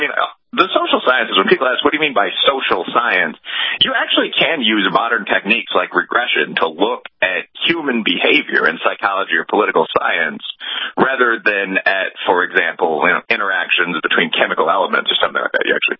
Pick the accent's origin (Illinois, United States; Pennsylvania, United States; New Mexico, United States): Illinois, United States; Chicago; I come from a very urban background, black and Irish American family. I'm from Chicago.